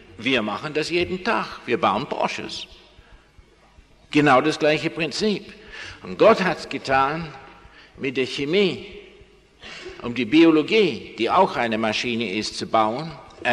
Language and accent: German; Abingdon, South East England, United Kingdom; German is a second language; now in Germany; bei MG in Abingdon, wo ich herkomme